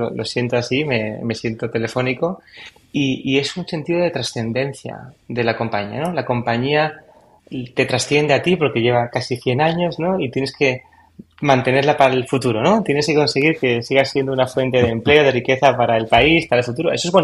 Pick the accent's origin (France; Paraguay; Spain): Spain; es que desde España tenemos aquí resuelto como europeos